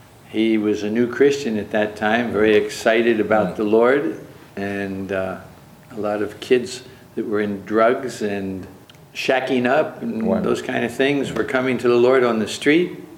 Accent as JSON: {"language": "English", "town": "Abington", "region": "Pennsylvania", "country": "United States", "tie": "born there", "said": "Well, I was born in Abington, Pennsylvania, which is a suburb of Philadelphia."}